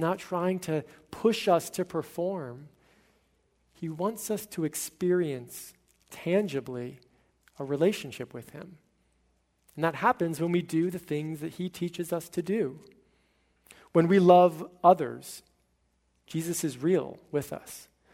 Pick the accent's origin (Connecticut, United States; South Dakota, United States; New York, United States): Connecticut, United States; I grew up in Connecticut, but most of my family was down in the South, in Texas and Louisiana.